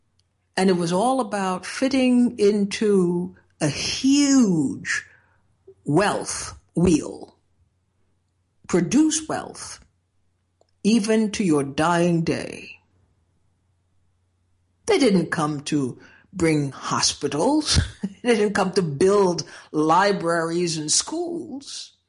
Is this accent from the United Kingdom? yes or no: no; Trinidad & Tobago; now in United States; in growing up in Trinidad at the time that I grew up, hordes of people were raising their children